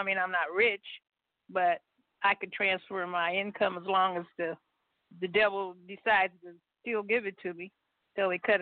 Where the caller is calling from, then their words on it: California, United States; also born or lived in Washington, D.C.; and I'm calling from California. I was originally in Washington, D.C.